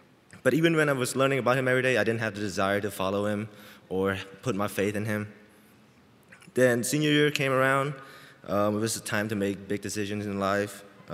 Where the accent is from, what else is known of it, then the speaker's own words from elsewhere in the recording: Cambodia; now in United States; I was born and raised in Cambodia, and Cambodia is a Buddhist country, so growing up I didn't know about God.